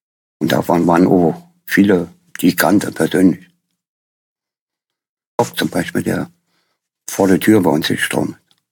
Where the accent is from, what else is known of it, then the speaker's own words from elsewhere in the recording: Berlin, Germany; moved away as an adult; now in Hamburg, Germany; Ich bin ja Berliner, richtig?